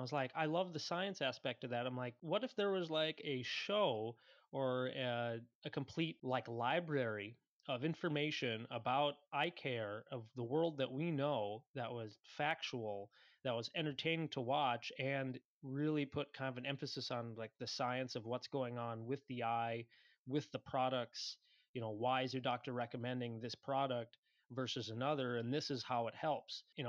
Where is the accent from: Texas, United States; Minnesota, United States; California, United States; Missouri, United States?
Minnesota, United States; St. Cloud; I grew up here in St. Cloud, Minnesota, which is, if you've never been there, it's like right almost dab in the center of Minnesota.